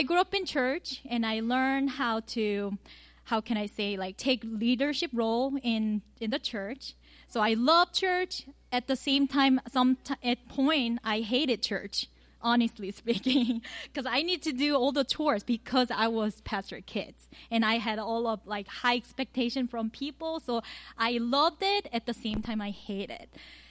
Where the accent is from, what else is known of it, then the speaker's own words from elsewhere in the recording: Daegu, South Korea; now in United States; So I came from Georgia, but I originally came from South Korea, not North Korea, South Korea, and southern part of South Korea, which is Daegu. And I grew up as a pastor kid.